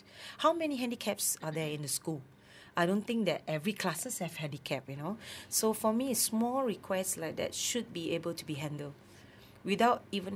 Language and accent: English; Penang, Malaysia; when I was young in Penang. You know, I grew up in Penang.